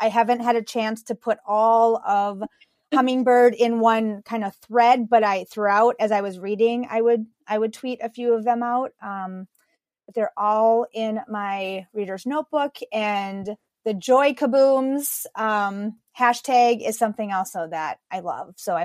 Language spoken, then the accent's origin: English; Minnesota, United States; Growing up in Minnesota, on a farm, like country music is what I've grown up with.